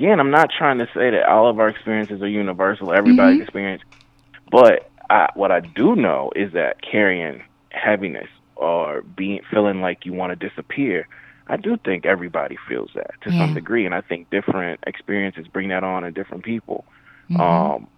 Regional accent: Jackson, Mississippi, United States; I loved growing up in Jackson, Mississippi. You know what I mean? Like I knew that I was from a region that a lot of the rest of the country looked down upon

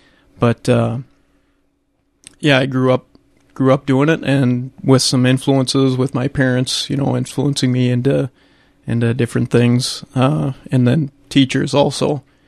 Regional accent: Hastings, Nebraska, United States; I'm originally from Hastings, grew up there on a little family of nine kids

